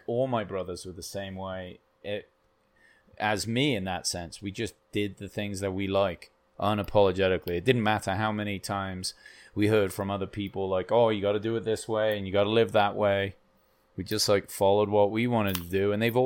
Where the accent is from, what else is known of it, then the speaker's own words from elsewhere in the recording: England, United Kingdom; I'm fucking English, dude.